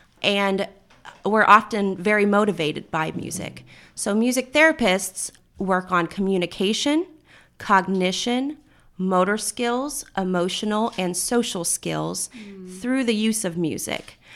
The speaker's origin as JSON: {"language": "English", "town": "Indianapolis", "region": "Indiana", "country": "United States", "tie": "born or raised there", "said": "Okay. Well, I grew up in Indianapolis."}